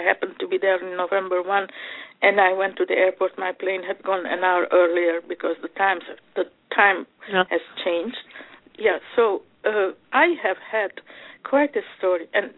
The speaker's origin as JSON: {"language": "English", "country": "Egypt", "tie": "born or raised there", "lives_now": "United States", "said": "I grew up in Egypt, Armenian parents, and into my limited Armenian community."}